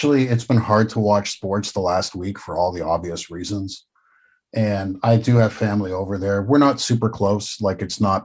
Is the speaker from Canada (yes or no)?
yes; Canada; Like, I'm Canadian and I'm not even going to pretend that that's not the case.